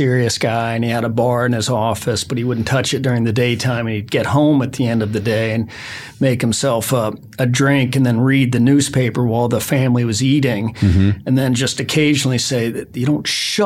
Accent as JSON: {"language": "English", "town": "Belmont", "region": "Massachusetts", "country": "United States", "said": "from a little town, Belmont, right beside Boston."}